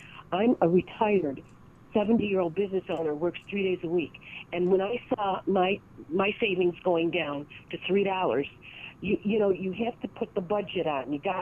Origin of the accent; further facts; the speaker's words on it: Niagara Falls, New York, United States; I'm from Niagara Falls, and I'm a small business owner.